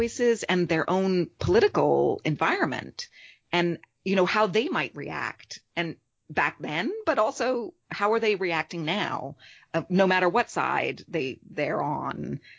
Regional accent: New York, United States; also born or lived in London; I grew up in New York and then in London. But I often thought about what it meant to be German. You know, I identified as a German, and my parents sound very German. They have strong German accents and I speak fluent German.

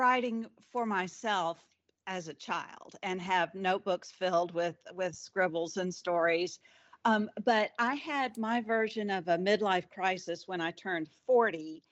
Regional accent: Virginia, United States; now in Tennessee, United States; even though we're originally from Virginia, we're Tennesseans.

